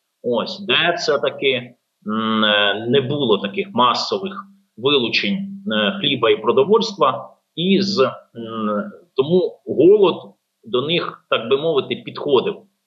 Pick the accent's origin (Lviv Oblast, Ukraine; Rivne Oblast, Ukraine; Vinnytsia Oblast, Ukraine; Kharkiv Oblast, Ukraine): Vinnytsia Oblast, Ukraine; Я сам родом з Вінницької області, і нашу родину не обійшло стороною.